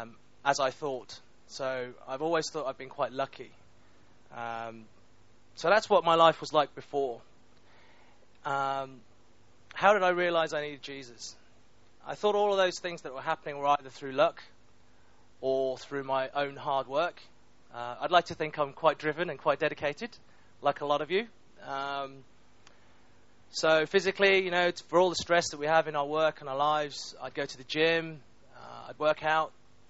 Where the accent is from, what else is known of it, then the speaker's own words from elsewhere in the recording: United Kingdom; I'm British but ethnically Chinese.